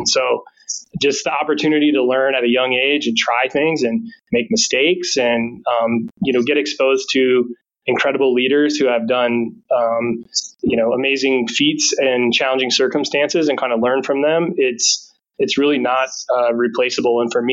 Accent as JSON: {"language": "English", "region": "Iowa", "country": "United States", "tie": "born or raised there", "said": "But I grew up in Iowa, small town, and just had a lot of really good role models"}